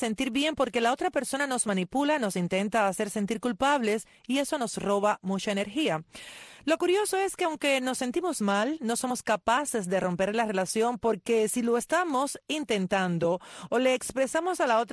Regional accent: Cuba; born there; estamos al aire para toda mi gente linda de mi país natal en Cuba.

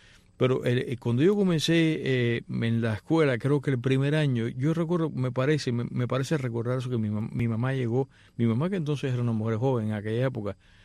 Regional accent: Matanzas, Cuba; yo recuerdo que en el caso de que se suponía que yo fuese, en mi infancia fuese en Matanzas a la escuela.

